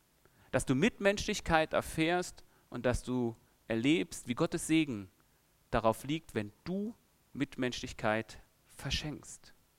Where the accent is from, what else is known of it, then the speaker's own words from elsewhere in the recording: Cologne, North Rhine-Westphalia, Germany; Als Kölner gibt es diese schöne Band